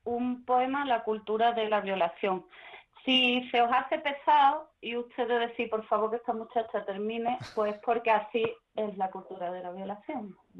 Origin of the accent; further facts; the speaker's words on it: Punta del Moral, Andalusia, Spain; hay una aldea que se llama la Punta del Morá, que es de donde yo soy. Ajá. Entonces, soy de la isla, de la Punta del Morá, que está en la Isla Canela.